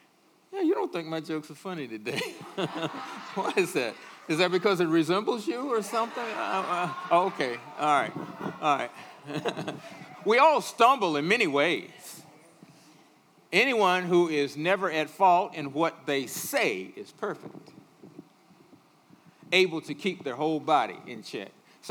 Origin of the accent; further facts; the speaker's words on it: Midwest, United States; I'm a Midwesterner. I've been here 23 years.